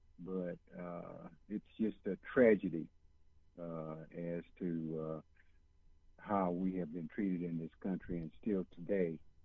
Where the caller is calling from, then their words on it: Edmond, Oklahoma, United States; I'm calling from Edmond, Oklahoma.